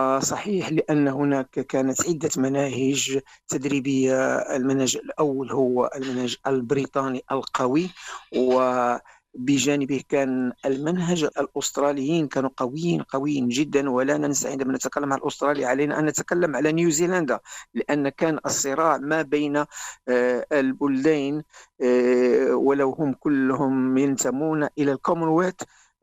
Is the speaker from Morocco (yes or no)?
yes; Fes, Fès-Meknès, Morocco; also born or lived in Kenitra; أنا خلقت في مدينة قنيطرة، ولكن لا أعرف شيئا عن مدينة قنيطرة. لأنني كبرت وتربيت، وكل ما فعلته في مدينة فاس.